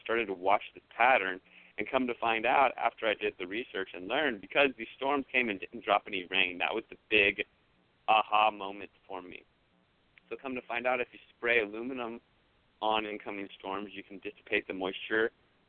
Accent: Virginia, United States; I'm from Virginia, like your intro said

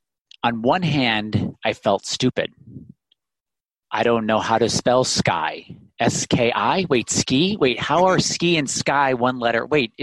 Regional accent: Illinois, United States; I'm 48. And growing up in the Midwest in Illinois

